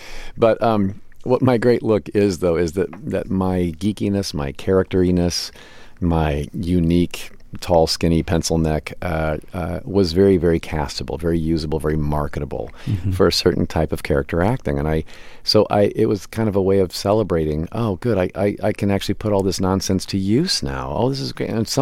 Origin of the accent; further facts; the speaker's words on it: Midwest, United States; it doesn't help either when you're growing up in the Midwest